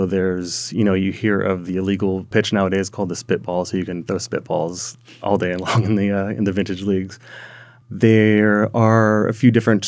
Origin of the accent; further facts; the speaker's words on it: San Francisco, California, United States; So there was a figure named Lefty O'Doul from my hometown of San Francisco that he was kind of heading